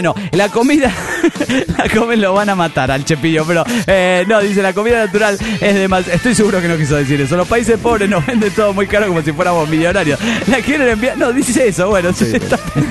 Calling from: Monterrey, Nuevo León, Mexico; de Monterrey, Nuevo León, México.

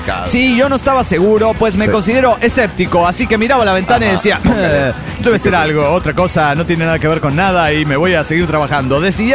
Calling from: Río Colorado, Río Negro, Argentina; de Río Colorado, Argentina.

